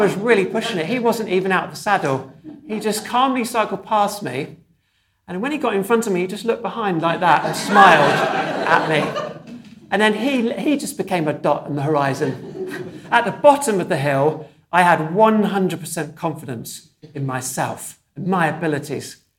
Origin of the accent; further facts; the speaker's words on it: Dunstable, East of England, United Kingdom; I was out on my racing bike in my hometown of Dunstable